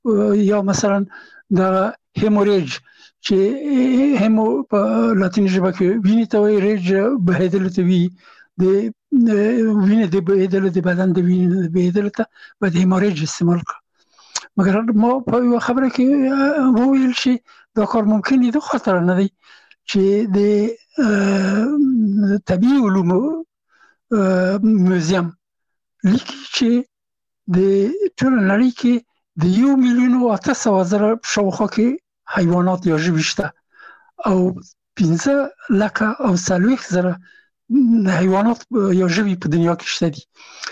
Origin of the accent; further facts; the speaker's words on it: Afghanistan; now in France; زه نه پېژندلم چې زه هم افغان یم